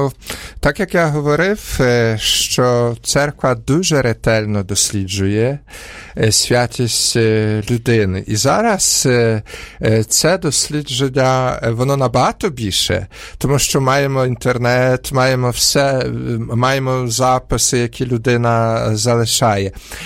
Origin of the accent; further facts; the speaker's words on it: Podillia, Ukraine; Поділля, моє рідне Поділля.